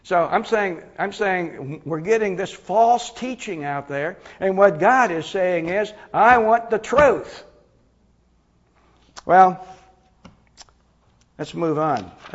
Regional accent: Pennsylvania, United States; I was raised in Pennsylvania as a kid, and I can remember my mom and dad saying we never had to lock the door when we went out

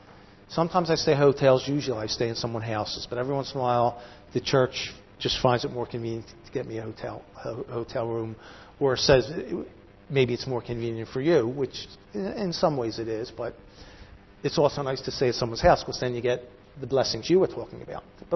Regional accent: Northeast, United States; I'm from the Northeast. I'm a Jewish person from the Northeast.

